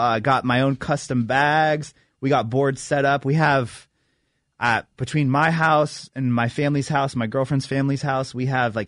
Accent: Santa Rosa, California, United States; If you guys ever want to come up to the North Bay, out in breweries out there, you know, I'm from Santa Rosa, one of the brew capitals of the world.

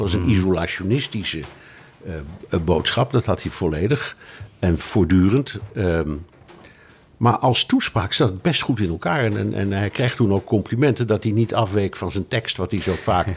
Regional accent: Netherlands; ik blijf een Hollander

